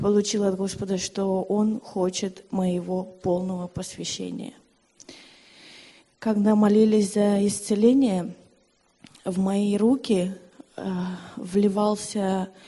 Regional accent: Ukraine; now in Spain; Я родом из Украины и живу в Испании.

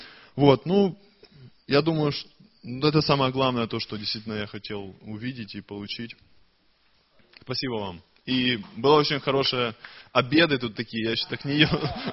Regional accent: Dresden, Saxony, Germany; я из Дрездена.

